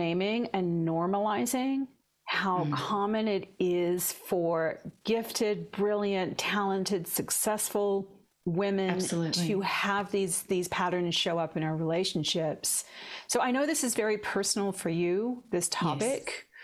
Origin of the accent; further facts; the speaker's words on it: Australia; now in United States; See, I've lived in the States for 20 years. As I hear your Aussie voice, you're going to start to call out the Aussie in me.